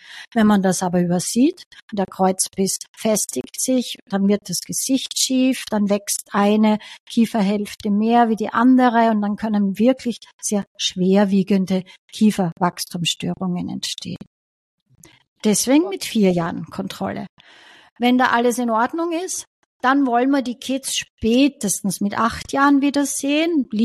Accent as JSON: {"language": "German", "region": "Styria", "country": "Austria", "said": "Ich bin aus der Steiermark"}